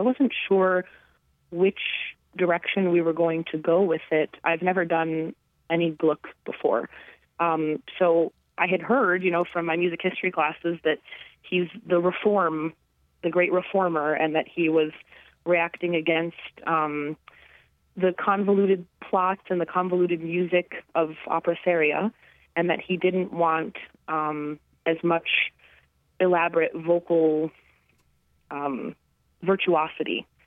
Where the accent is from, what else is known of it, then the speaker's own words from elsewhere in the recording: Paw Paw, Michigan, United States; I grew up in Pawpaw, but I went to Mattawan schools.